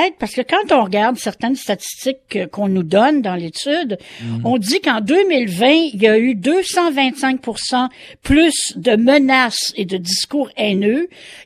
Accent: Canada; on vit au nord de la frontière, on est des Canadiens, on a des réalités différentes.

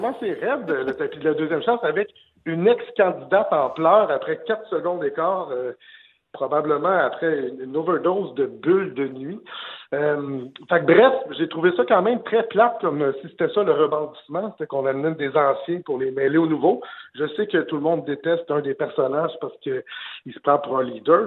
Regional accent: Saint-Eustache, Quebec, Canada; tu sais, je viens de Saint-Eustache, hein? C'est un peu le Constantinople d'aujourd'hui.

